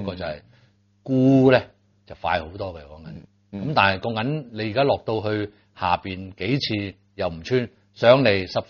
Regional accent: Hong Kong; 佢本應係為咗滿足我哋港人個食用

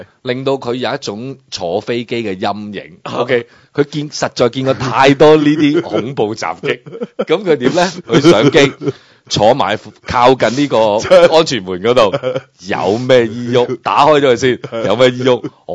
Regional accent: China; 我哋中国人有几强横先？我哋呢二千年有乜嘢冇经历过先？

